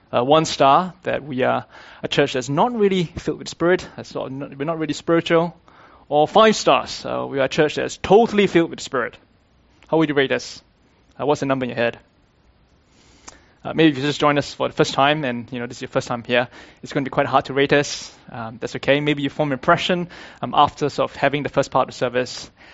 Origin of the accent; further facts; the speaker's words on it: Singapore; Many of you would know that I'm from Singapore. That's where I grew up in, and I did university in Singapore.